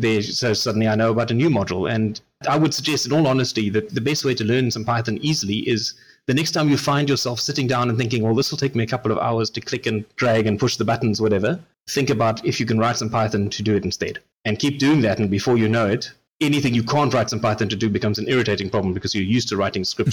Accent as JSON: {"language": "English", "country": "South Africa", "said": "And I ask this as a South African, and there's lots of small nations like mine."}